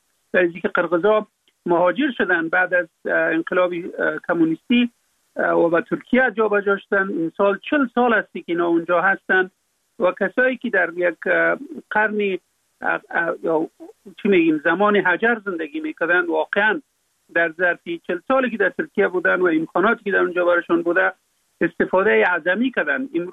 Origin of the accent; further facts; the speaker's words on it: Afghanistan; در اونجا فقط من افغان هستم